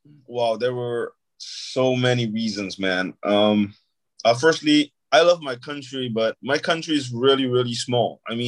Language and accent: English; Singapore; growing up in Singapore, I miss it, man. It's simple. It's a very green country. And yeah, it's beautiful. I haven't been home for about, I think, nearly 2 years now.